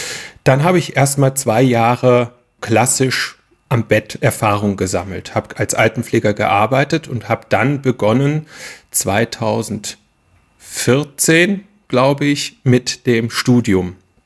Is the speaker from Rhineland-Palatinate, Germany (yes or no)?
no; Aachen, North Rhine-Westphalia, Germany; Ich bin ein Öscher-Jung. Für die Leute, die das jetzt nicht verstanden haben, ich bin ein Aachener, die westlichste Stadt Deutschlands.